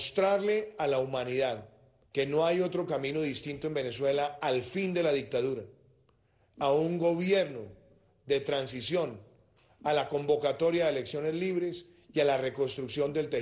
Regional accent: Colombia; A nosotros nos complace como colombianos tenerlo en nuestro país

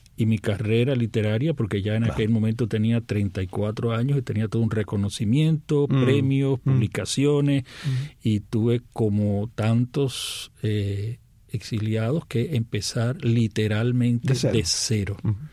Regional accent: Colombia; moved away as an adult; now in United States; En el año 99, fines del 99, vengo de Colombia para Estados Unidos.

